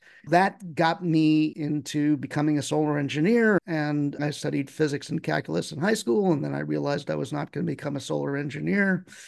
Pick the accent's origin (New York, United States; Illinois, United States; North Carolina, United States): New York, United States; I saw this little art show in Central Park. I grew up in New York.